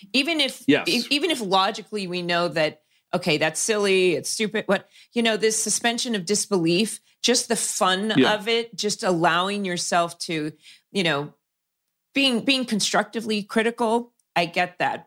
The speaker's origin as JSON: {"language": "English", "region": "California", "country": "United States", "tie": "born or raised there", "said": "I grew up in Orange County."}